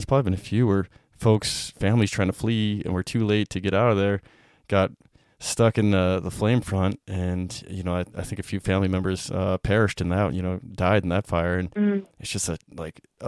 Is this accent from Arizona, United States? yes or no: no; Whitehall, Montana, United States; like around my hometown of Whitehall.